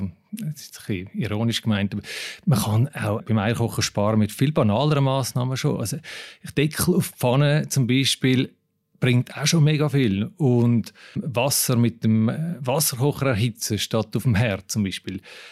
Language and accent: German; Switzerland; wie wir sie da bei uns in der Schweiz jahrzehntelang nie für realistisch gehalten hätten.